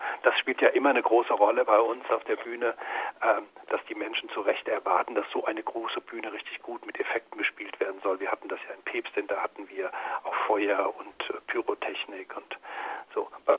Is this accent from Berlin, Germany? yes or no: yes; Berlin, Germany; Der Wannsee ist ja unsere Badewanne, das geht ja gar nicht anders.